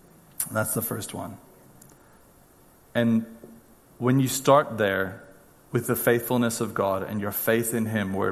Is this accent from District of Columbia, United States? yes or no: no; California, United States; I, you know, growing up in Orange County, was one of the things that I often believed as well